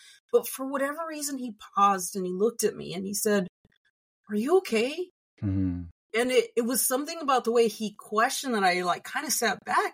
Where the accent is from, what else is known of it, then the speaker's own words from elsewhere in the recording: United States; Like, I'm Mexican American, so it's a little bit different